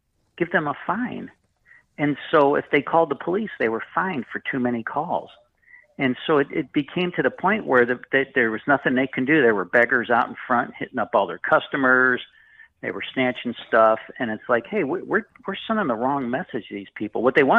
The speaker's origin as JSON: {"language": "English", "town": "St. Louis", "region": "Missouri", "country": "United States", "tie": "born or raised there", "said": "when I was growing up in St. Louis, there was at least some Republicans still kind of left."}